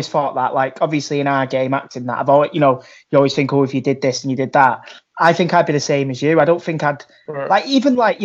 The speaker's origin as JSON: {"language": "English", "country": "United Kingdom", "said": "we're not free citizens, are we? We're British subjects."}